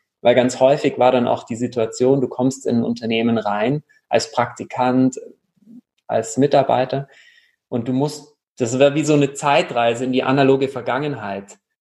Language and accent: German; Kempten, Bavaria, Germany; Ich komme aus Kempten im Allgäu